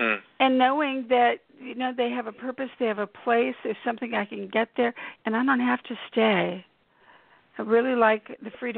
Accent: California, United States; growing up in Northern California, from dysfunction, family dysfunction, and alcoholism

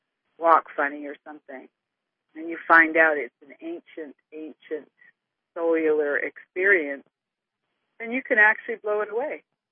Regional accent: Canada; You can tell I'm Canadian today.

